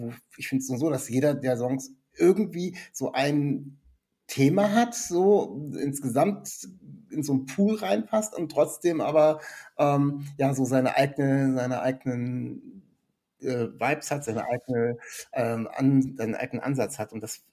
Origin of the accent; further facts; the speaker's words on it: Bremen, Germany; Kommt ihr irgendwie Richtung Bremen? Das frage ich immer, weil ich bin aus der Gegend.